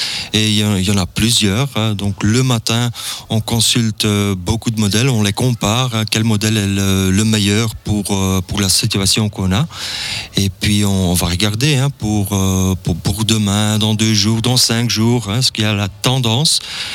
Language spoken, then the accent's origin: French; Belgium; je suis météorologue, je viens de la Belgique et je passe mes vacances ici au Pays d'en Haut.